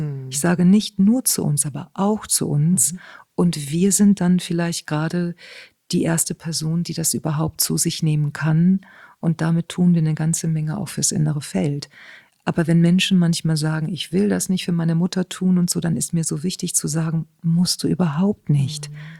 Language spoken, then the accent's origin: German; Spain; Ich bin ja Spanierin.